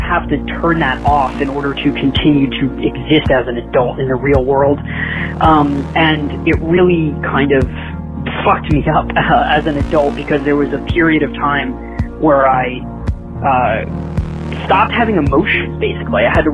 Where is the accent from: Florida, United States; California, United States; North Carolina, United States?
California, United States; Los Angeles; I'm in L.A. I was raised in the Valley, actually, 81880.